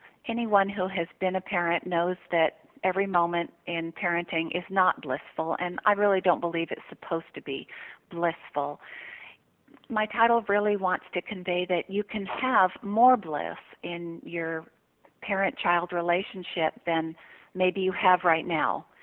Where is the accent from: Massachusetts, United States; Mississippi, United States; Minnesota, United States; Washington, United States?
Washington, United States; Seattle; born there; also born or lived in Santiago, Chile; I was born in Seattle, Washington, and, you know, I spent my formative years, a few of them anyway, in Santiago, Chile.